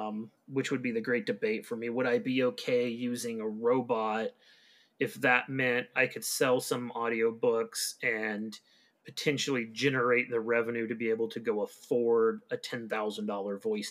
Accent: United States; Rishi Sunak? I'm American. Forgive me.

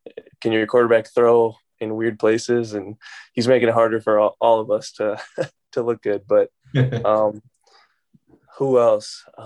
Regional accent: St. Paul, Minnesota, United States; born and raised in St. Paul, so St. Paul, Minnesota. So yeah, I've been a Vikings fan from day one.

